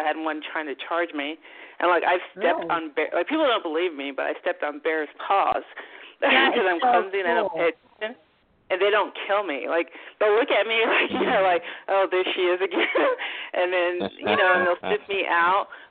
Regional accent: St. Croix, U.S. Virgin Islands; now in United States; No, I'm from St. Croix, the Virgin Islands.

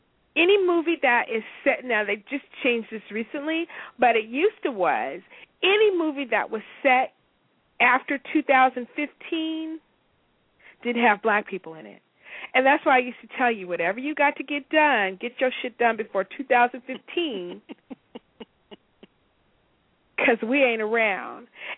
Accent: San Diego, California, United States; I grew up in San Diego.

